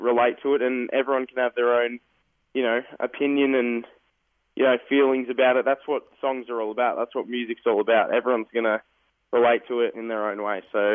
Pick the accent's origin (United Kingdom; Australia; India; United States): Australia; Nah, I'm an Australian, mate, but it was my grandmother.